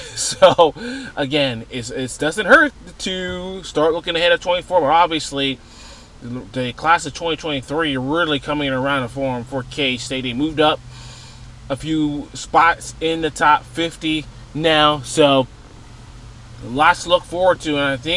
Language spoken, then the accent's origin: English; the South, United States; I'm coming from the South, where Florida State was always the last game on the schedule.